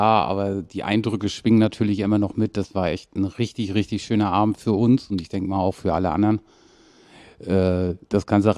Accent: Kiel, Schleswig-Holstein, Germany; Also aufgewachsen bin ich in Kiel-Mettenhof.

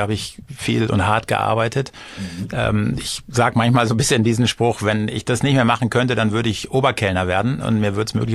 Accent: Husum, Schleswig-Holstein, Germany; aber dann gab es eine Kongresshalle bei uns in Husum und da habe ich Stühle, Tische geschleppt, aufgebaut, bei Veranstaltungen gearbeitet und so fing das an, ja.

